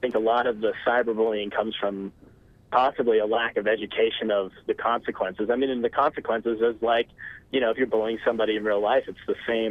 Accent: Anchorage, Alaska, United States; now in Arizona, United States; I'm calling from Arizona, but I'm still from Anchorage.

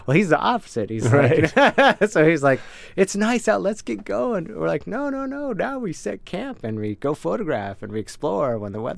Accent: California, United States; growing up in California, I've seen that rock, that vertical gain, but it's missing the glaciers.

